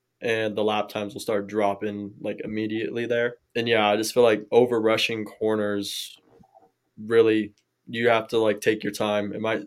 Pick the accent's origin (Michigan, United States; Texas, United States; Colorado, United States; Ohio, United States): Colorado, United States; I am from Colorado, so we have 2 feet of snow outside.